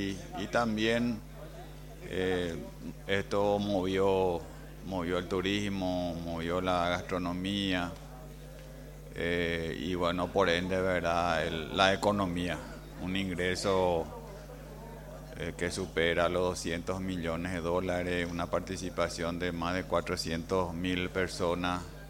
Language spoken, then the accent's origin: Spanish; Itapúa, Paraguay; nos permitió sentirnos orgullosos como itapuense, como paraguayo, poniendo a nuestro país en el ojo del mundo